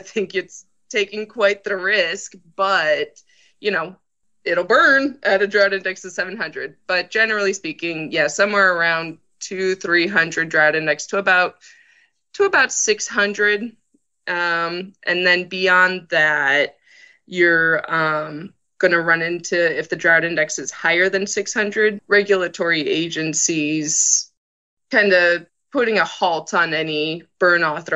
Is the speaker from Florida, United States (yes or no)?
yes; Orlando, Florida, United States; I actually grew up in a very urban area. I grew up in Orlando, ironically enough.